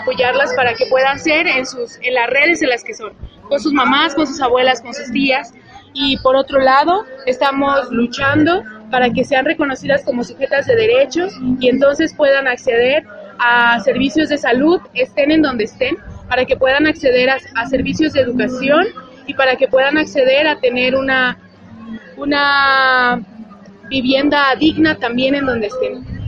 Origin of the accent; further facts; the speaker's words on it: Mexico; soy de México, trabajo en Michoacán.